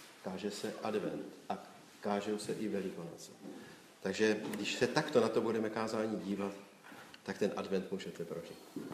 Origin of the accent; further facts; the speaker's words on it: South Moravian Region, Czechia; na jihu Moravy, odkud pocházím